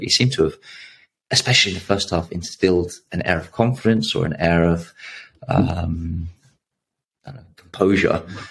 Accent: Hamburg, Germany; I come from Hamburg, and talking all things Sankt Pauli, especially the last game.

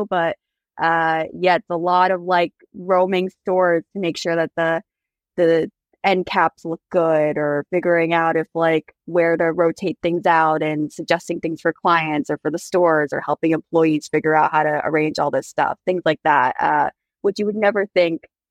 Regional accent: Charlotte, North Carolina, United States; So many people here, I'm from Charlotte, and get so excited because they know someone who just moved there, who bought a house there. I grew up before, breweries were on every block

